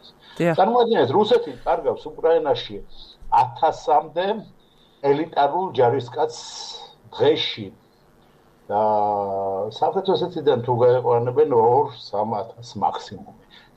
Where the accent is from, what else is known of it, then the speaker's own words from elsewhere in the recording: Batumi, Adjara, Georgia; also born or lived in Ukraine; დაბადებული ვარ უკრაინაში და ახალ ეგრეთელი ვარ ბათუმში